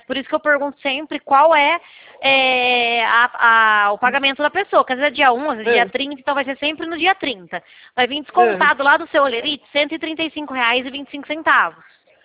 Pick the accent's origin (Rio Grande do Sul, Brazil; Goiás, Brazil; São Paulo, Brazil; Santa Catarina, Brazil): São Paulo, Brazil; Araras; Eu sou de Araras, viu, Ianca? Não trabalho em Araras, mas eu sou de Araras.